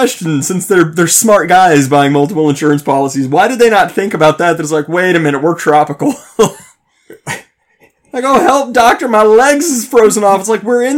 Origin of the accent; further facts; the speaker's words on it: Canada; I'm from Canada.